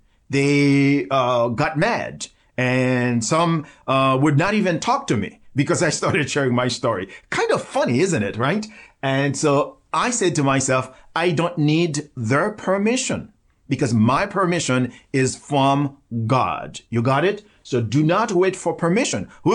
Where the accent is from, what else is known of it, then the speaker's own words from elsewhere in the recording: Port-au-Prince, Haiti; When I talk about poverty in my village and growing up in Port-au-Prince, the city of Haiti, in extreme poverty, sleeping on the floor in this little room infested with rats and roaches